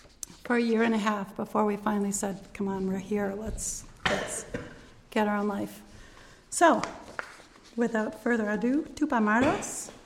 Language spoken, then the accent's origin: English; United States; now in Montevideo, Uruguay; The simple fact that I'm American, credentials enough for the job.